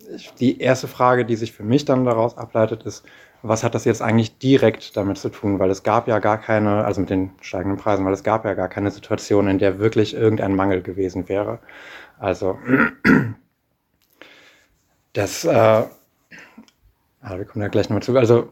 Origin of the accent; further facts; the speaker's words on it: Hamburg, Germany; Ich komme aus Hamburg